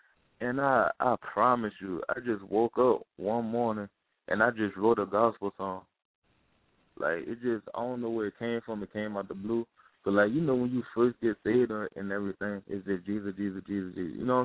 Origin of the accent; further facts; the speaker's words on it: New York City, New York, United States; also born or lived in Richmond, Virginia; Yeah, I'm from, I was born in Harlem, New York, but I was back and forth from the Bronx to Richmond, Virginia.